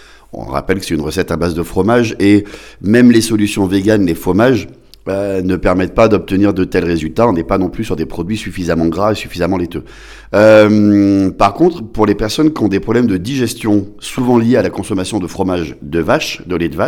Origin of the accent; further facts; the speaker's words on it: France; Allons, on est français ou on l'est pas.